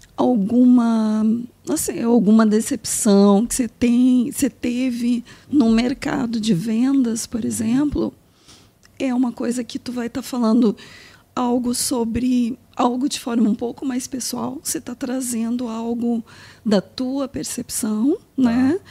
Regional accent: Rio Grande do Sul, Brazil; now in Brasília, Brazil; e o tu é porque eu sou gaúcha...

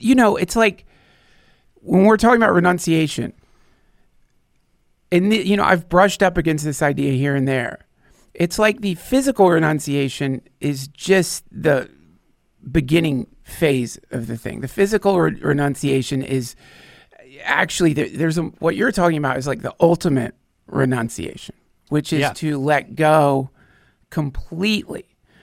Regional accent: North Carolina, United States; I grew up in North Carolina, you were made fun of mercilessly.

